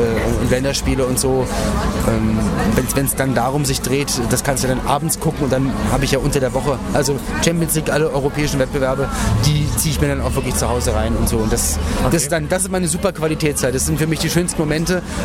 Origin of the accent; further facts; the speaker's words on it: Berlin, Germany; Ich komme aus Berlin, da war ich vorgestern noch.